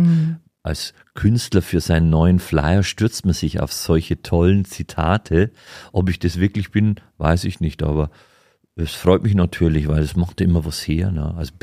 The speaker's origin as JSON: {"language": "German", "town": "Weiden", "region": "Bavaria", "country": "Germany", "tie": "born or raised there", "said": "Ich bin in Weiden groß geworden und da habe ich schon immer meine Liebe zur Musik entdeckt."}